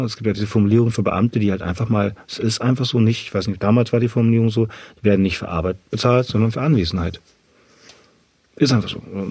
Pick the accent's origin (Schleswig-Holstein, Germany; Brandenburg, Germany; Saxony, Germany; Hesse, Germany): Schleswig-Holstein, Germany; Ahrensburg; ich komme aus Ahrensburg